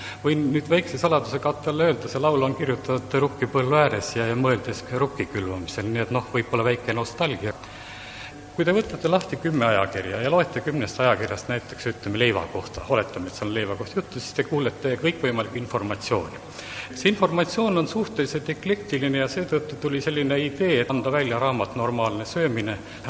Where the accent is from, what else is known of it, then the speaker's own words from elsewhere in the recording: South Estonia, Estonia; Ja olen oma pärit olnud Lõuna-Eesti talupoeg.